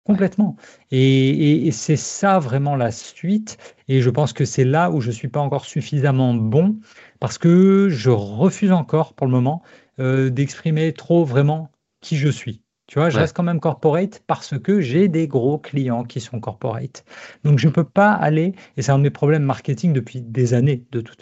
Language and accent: French; France; Je peux pas, je suis français